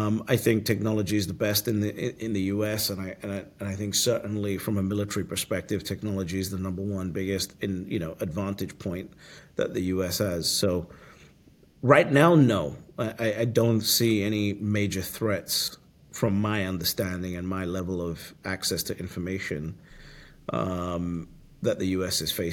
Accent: United Kingdom; born there; Yeah, again, I'm born in the UK. I'm a British passport holder. I love the UK.

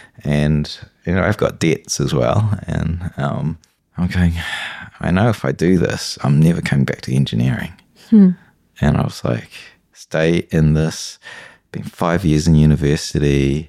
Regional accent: New Zealand; also born or lived in Hong Kong; I'm from a Chinese family, right? I was born in Hong Kong. Mm-hmm. I was raised in New Zealand.

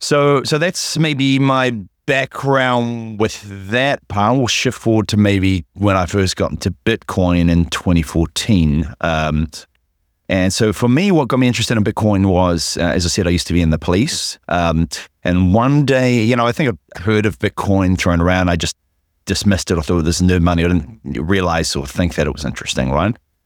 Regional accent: New Zealand; I'm from New Zealand. That's where that was from.

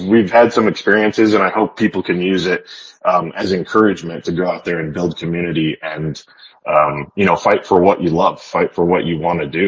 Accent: Midwest, United States; now in Texas, United States; first moved to Texas a couple of years ago, I was like, does anybody live here? It was super hot. I'm from the Midwest.

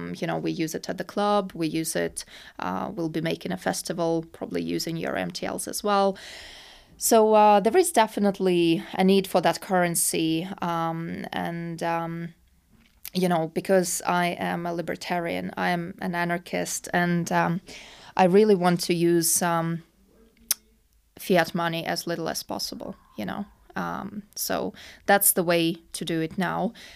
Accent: Russia; now in United Kingdom; so I grew up in Russia and my parents own their own house and their own land, and I was always, I'm not a city girl, and I really love my countryside.

